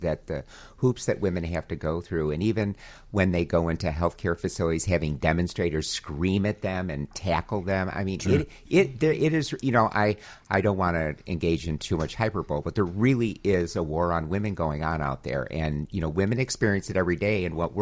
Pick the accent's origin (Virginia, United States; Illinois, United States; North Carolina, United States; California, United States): Illinois, United States; Chicago; Chicago, born and raised.